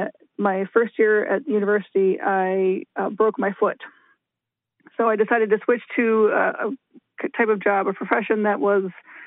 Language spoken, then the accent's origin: English; Virginia, United States; I grew up in the Shenandoah Valley in Virginia.